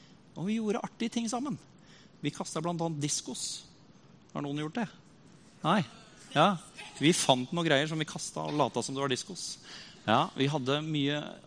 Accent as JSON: {"language": "Norwegian", "town": "Rakkestad", "region": "Østfold", "country": "Norway", "said": "I Rakkestad, der jeg kommer fra."}